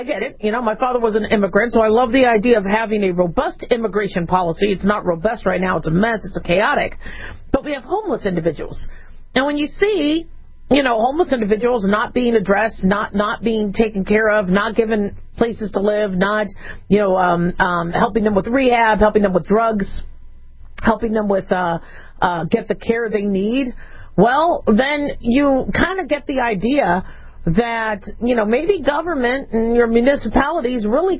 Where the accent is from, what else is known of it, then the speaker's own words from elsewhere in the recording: California, United States; I'm from California. I had a lot of hopes. I think California is one of the most amazing states.